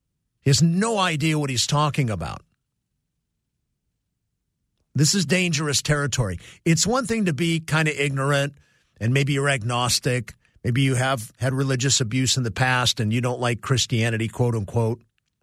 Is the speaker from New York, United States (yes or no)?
no; Cleveland, Ohio, United States; now in California, United States; Now, I've lived in California the majority of my adult life. We moved out here from Cleveland, Ohio in the 60s. My dad got a job in the movie industry.